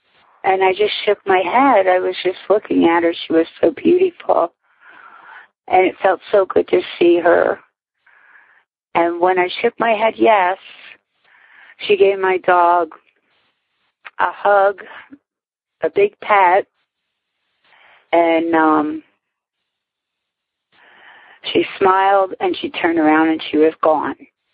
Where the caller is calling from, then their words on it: Whitehall, Pennsylvania, United States; I'm calling from Whitehall, PA